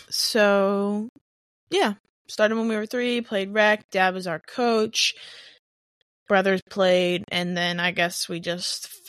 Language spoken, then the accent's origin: English; Vestal, New York, United States; I grew up in Vestal, played soccer my whole life